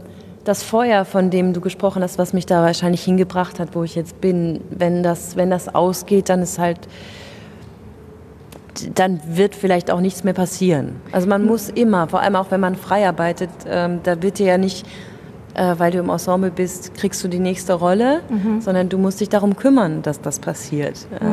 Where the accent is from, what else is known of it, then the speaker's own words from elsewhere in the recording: Rhineland-Palatinate, Germany; Die wohnt nämlich noch in der schönen Pfalz, wo ich herkomme.